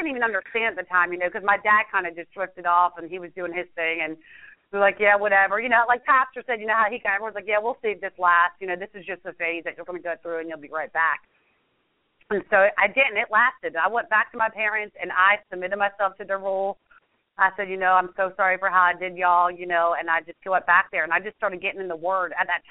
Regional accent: New Jersey, United States; You know, I'm Italian from New Jersey. You don't just leave your family.

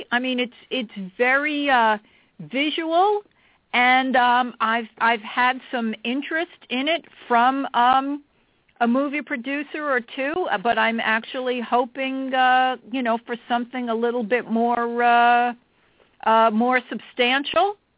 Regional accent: New York, United States; accent: New York; I guess about 22 years, although according to many people, I have not lost my New York accent.

